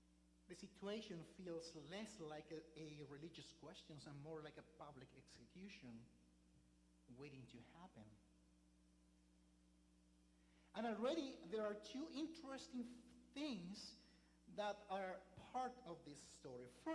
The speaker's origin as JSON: {"language": "English", "country": "Chile", "said": "I come from Chile, very down then in the there in the planet, and we knew about it."}